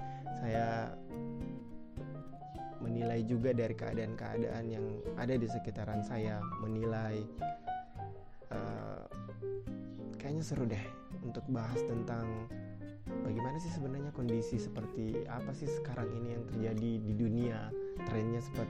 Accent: South Sulawesi, Indonesia; Untuk daerah saya, daerah Sulawesi Selatan

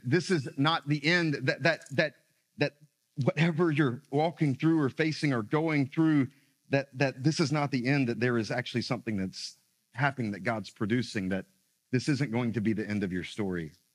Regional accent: Florence, South Carolina, United States; also born or lived in Myrtle Beach; When I was a young kid, before we moved to Myrtle Beach, South Carolina, I grew up in Florence, South Carolina. We call it Flowtown.

